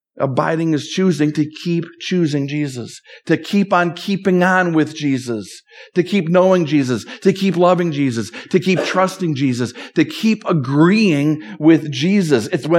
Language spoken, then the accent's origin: English; Minnesota, United States; You know, growing up in Minnesota, in my backyard growing up, we had maple trees, we had apple trees.